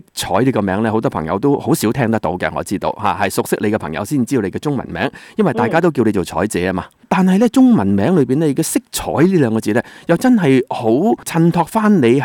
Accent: Guangdong, China; 就是我们广东人讲得好啊

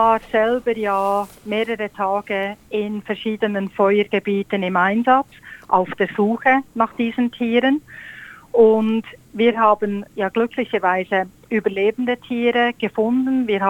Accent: Bern, Switzerland; moved away as an adult; now in Port Macquarie, Australia; Ich bin in Bern geboren und in Bern groß geworden, ja.

